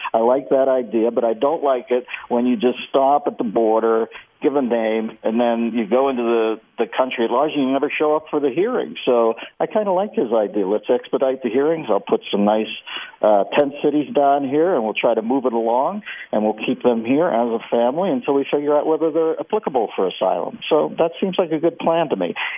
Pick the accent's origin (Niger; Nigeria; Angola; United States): United States; Pittsburgh, Pennsylvania; But you got to remember, I come from Pittsburgh, where the Parrot was selling blow.